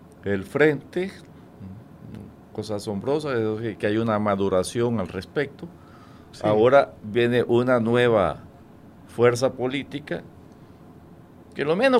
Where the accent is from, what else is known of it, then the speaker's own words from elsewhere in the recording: El Salvador; pero soy salvadoreño